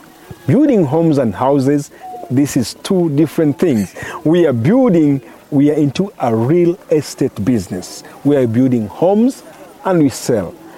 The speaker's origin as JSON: {"language": "English", "region": "Kigali", "country": "Rwanda", "said": "I'm from Rwanda, Kigali."}